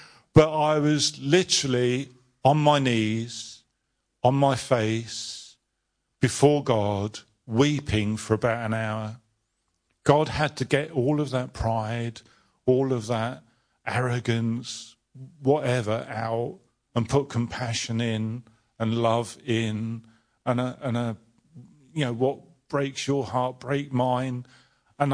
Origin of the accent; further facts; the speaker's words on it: United Kingdom; Now, I know we're British.